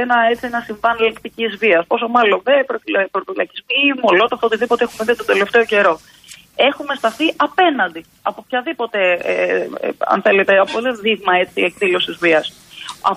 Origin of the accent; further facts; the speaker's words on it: Karpenisi, Central Greece, Greece; να πάτε στο χωριό μου στο Καρπενήσι